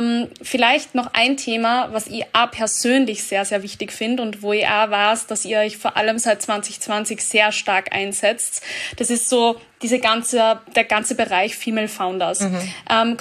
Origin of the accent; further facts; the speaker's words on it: Austria; was mir bei uns in Österreich total fehlt.